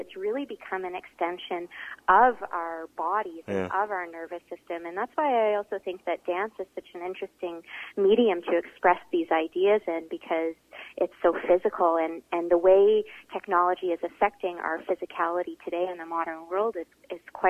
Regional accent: Toronto, Ontario, Canada; growing up in Toronto, there's a lot of older houses there.

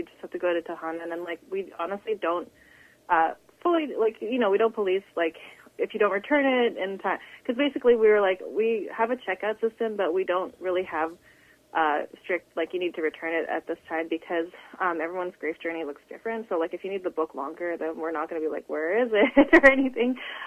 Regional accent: Philippines; just because I'm Filipino, I love food.

